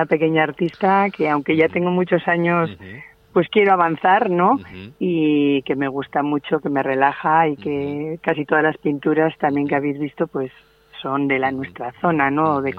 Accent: Espinal, Navarre, Spain; a mí me gusta mucho todo lo que tiene que ver con mi tierra, ¿no? Uh-huh. Con Espinal, Navarra, País Vasco, todo

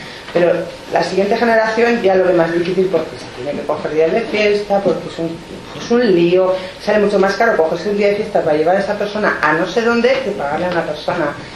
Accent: El Espinar, Castile and León, Spain; now in Pamplona, Spain; las dos somos de Espinar, aunque nuestros padres vinieron a vivir a Espinar, tanto los suyos como los míos no son de aquí, pero han venido, ¿no? Y para mí, o sea, yo he vivido 20 años en Pamplona y cuando fui a tener un hijo dije, a Espinal

